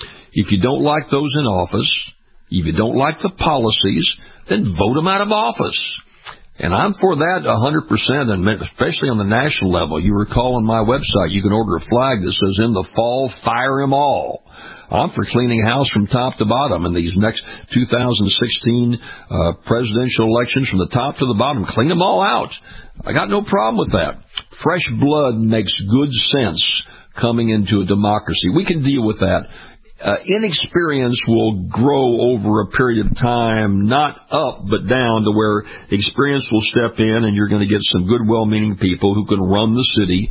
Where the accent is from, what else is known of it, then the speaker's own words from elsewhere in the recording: Louisiana, United States; from outside these states that happened in my home state of Louisiana, happened throughout the country.